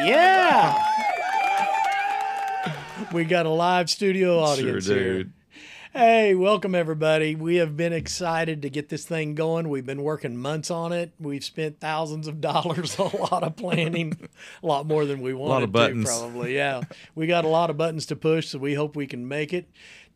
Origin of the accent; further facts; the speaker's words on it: United States; But what I am is an American, and I've got a voice, and I want to be heard.